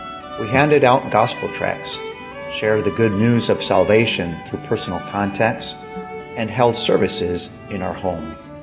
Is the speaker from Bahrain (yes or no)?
no; Argentina; Both Cristina and I grew up in Argentina, but in 1999, the Lord took us back to this needy country and led us to the city of Gualeguaychú with a population of 95,000 people.